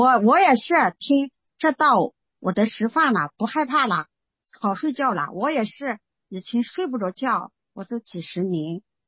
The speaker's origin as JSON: {"language": "Chinese", "region": "Zhejiang", "country": "China", "said": "到我们在这台州，我们是浙江的"}